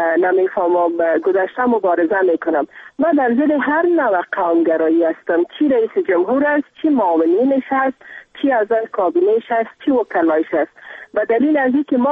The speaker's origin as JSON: {"language": "Persian", "country": "Afghanistan", "said": "به عنوان یک افغان درد دیده و یک مادر درد دیده"}